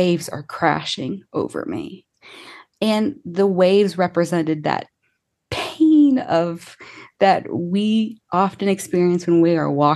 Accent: Indiana, United States; also born or lived in Chicago; And I grew up in the Midwest, but I grew up like born in Chicago, raised in Indiana

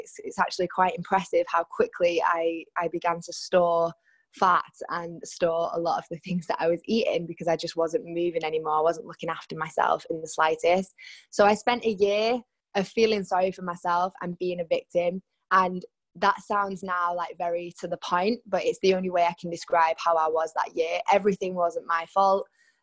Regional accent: Salford, North West England, United Kingdom; Growing up in Salford in Manchester, it kept me off the streets a little bit

